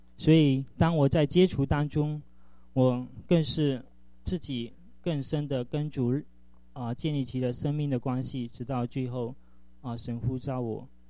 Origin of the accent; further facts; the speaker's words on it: Fuzhou, Fujian, China; moved away as an adult; now in United States; 那我是来自福州，那出生在一个基督徒的家庭里面。